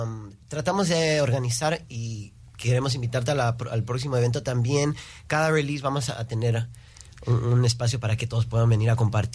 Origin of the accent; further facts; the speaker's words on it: Houston, Texas, United States; Nací en Houston, Texas. Mis papis son peruanos. Mi mamá es de una provincia, Chiclayo, y mi viejo de Lima. Criado aquí, pero siempre inculcando nuestra cultura, el lenguaje del español